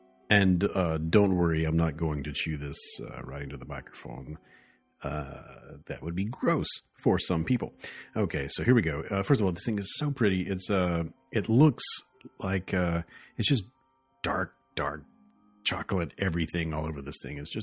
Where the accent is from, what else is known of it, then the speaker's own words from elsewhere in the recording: the South, United States; accent: Southern; it's so good that it's making my southern accent just, be unrepressed.